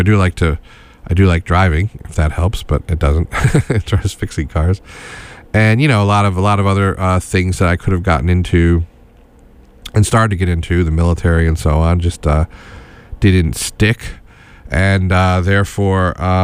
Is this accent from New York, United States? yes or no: yes; Schenectady, New York, United States; It resonated with my own experience of other working class people I grew up with in Schenectady, New York, and around there.